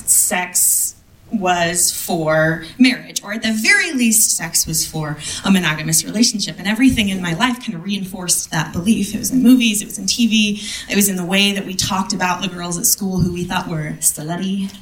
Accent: Midwest, United States; born or raised there

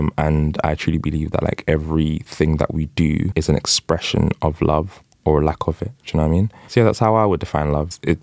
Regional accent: Nigeria; as I mentioned, I'm from Nigeria, which is a very, very, very interesting place.

